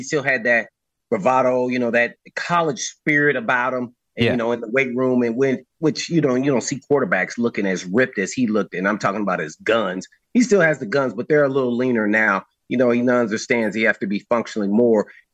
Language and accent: English; Indianapolis, Indiana, United States; I grew up in Indianapolis, Indiana, and We didn't have the Colts.